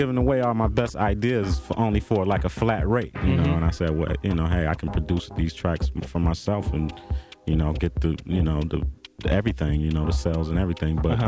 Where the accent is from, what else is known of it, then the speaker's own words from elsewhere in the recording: Detroit, Michigan, United States; I mean, I'm from Detroit, born and raised, and I love